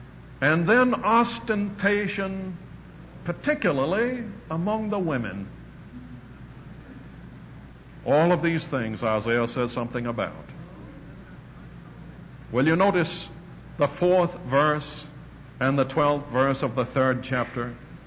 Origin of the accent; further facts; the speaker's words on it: the South, United States; I said that because I'm a Southerner.